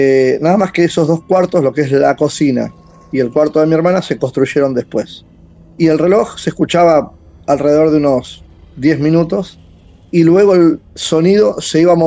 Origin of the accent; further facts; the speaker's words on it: San Fernando, Buenos Aires Province, Argentina; De Buenos Aires, San Fernando.